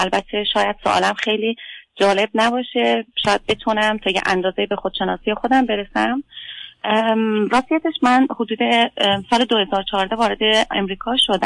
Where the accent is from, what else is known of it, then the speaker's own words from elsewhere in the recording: Iran; now in United States; از ایران اومدم.